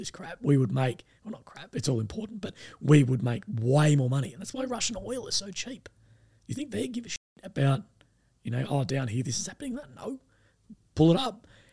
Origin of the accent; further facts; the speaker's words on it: Australia; Like myself as an Australian YouTuber, I have to fill out a W-8 form with the tax office here